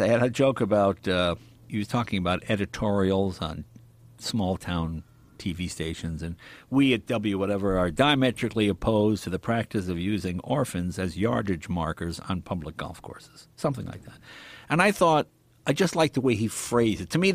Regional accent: Andover, Massachusetts, United States; when I grew up in Andover, once a month they would have the town meeting at the Grange Hall, which is dumb as that sound, in North Andover.

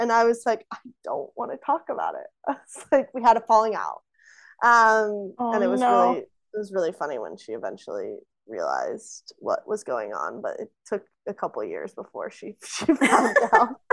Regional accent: the South, United States; I grew up in the South.

